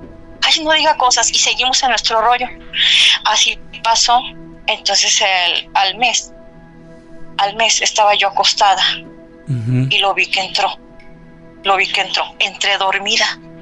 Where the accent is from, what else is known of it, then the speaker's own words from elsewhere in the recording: León, Guanajuato, Mexico; now in Silao, Mexico; Bueno, somos de León, pero yo ya vivo aquí en Silao.